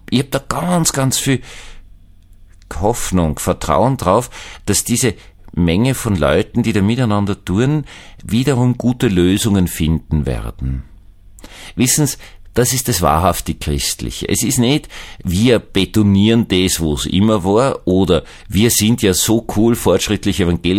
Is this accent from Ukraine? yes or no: no; Austria; Also bei uns in Österreich hat evangelische Kirche eine ganz tolle Geschichte gehabt.